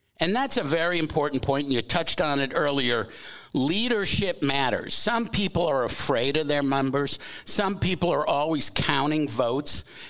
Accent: Massachusetts, United States; when I was growing up outside of Boston, our baseball team was a union-sponsored team.

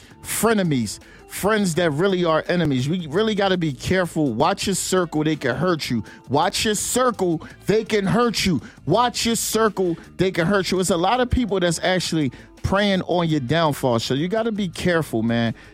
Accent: Philadelphia, Pennsylvania, United States; Vow the voice of myself. I'm from Philly. We better than Brooklyn, though.

